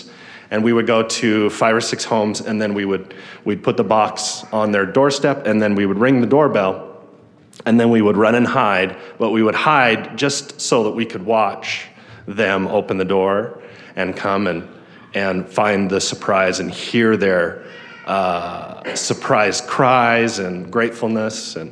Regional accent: Rupert, Idaho, United States; When I was a child, I grew up in Idaho for the first part of my life.

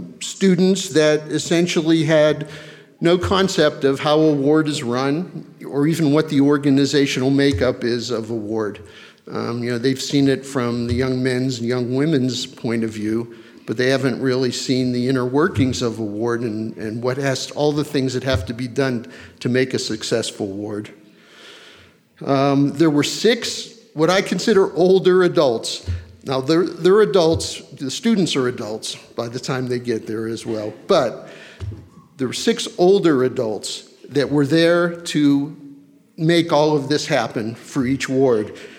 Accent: Pennsylvania, United States; I grew up in Pennsylvania in a Jewish family, so I'm a Jewish convert.

